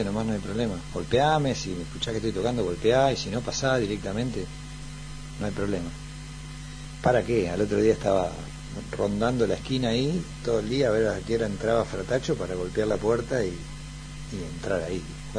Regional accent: Bolívar, Buenos Aires Province, Argentina; born there; nací en Bolívar, viví en la calle Fabrés García 671, entre Las Heras y General Paz.

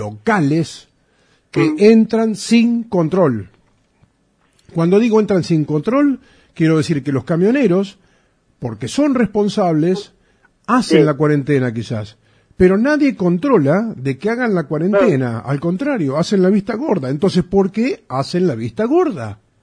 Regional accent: Argentina; los que estamos adentro de la Argentina somos argentinos

